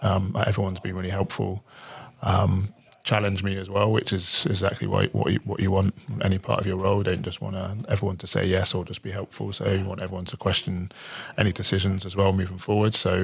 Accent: South West England, United Kingdom; So I grew up in North Devon, a long way away from where we are at the moment.

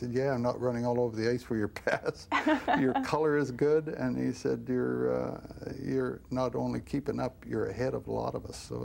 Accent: Saskatoon, Saskatchewan, Canada; maybe it out back out in my hometown of Saskatoon or some small area

